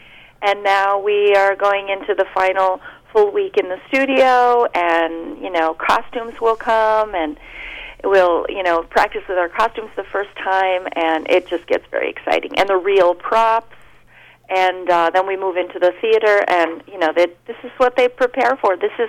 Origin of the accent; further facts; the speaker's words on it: Torrington, Connecticut, United States; I grew up in Torrington, so for me the Warner Theater is very special.